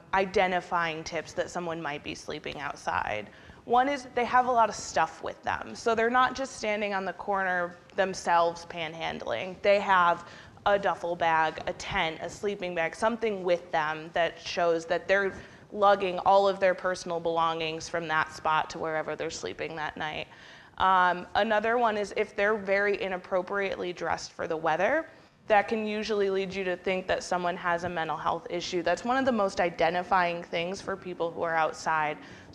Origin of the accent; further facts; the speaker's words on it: Tully, New York, United States; I grew up in Tully.